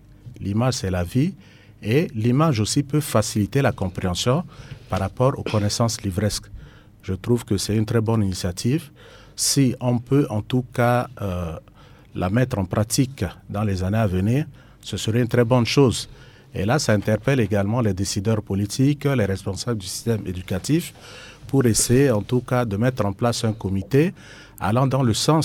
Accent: Central African Republic; chez nous, en République centrafricaine

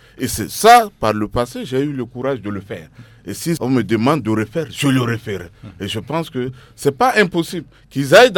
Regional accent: Central African Republic; chez nous en République centrafricaine

